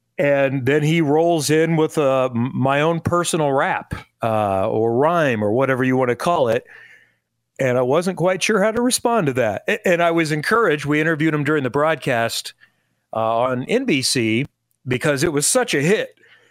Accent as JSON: {"language": "English", "region": "Indiana", "country": "United States", "tie": "born or raised there", "said": "So, I'm from the Ben Davis area. I'm not from Kokomo or Franklin or other parts. I grew up in a diverse background, and I listened to … as a kid."}